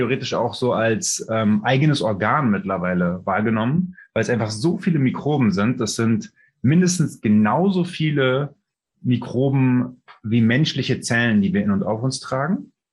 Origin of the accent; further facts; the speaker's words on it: Berlin, Germany; born there; Ich bin in Berlin geboren, 1984